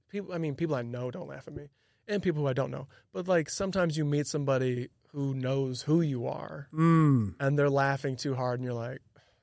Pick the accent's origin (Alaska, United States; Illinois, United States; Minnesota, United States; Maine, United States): Illinois, United States; And growing up outside Chicago, everything's indoors for the most part.